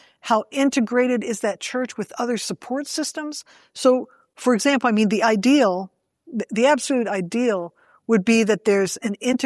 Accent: Michigan, United States; And I'm from Michigan. I feel your pain.

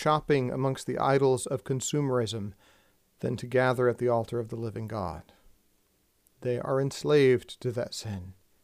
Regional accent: Texas, United States; And let me tell you, I'm a Texan. This is hard for me to say.

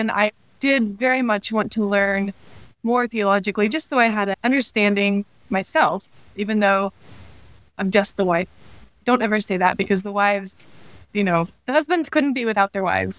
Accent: Oklahoma, United States; We're from Oklahoma originally, so that small town Oklahoma feeling where everybody knows everybody, that's kind of the feeling that I get.

